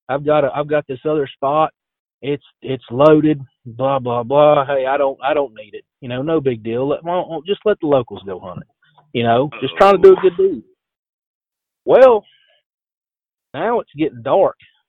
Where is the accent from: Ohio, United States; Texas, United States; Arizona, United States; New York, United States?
Texas, United States; they hear your accent and where are you from? Well, Southeast Texas.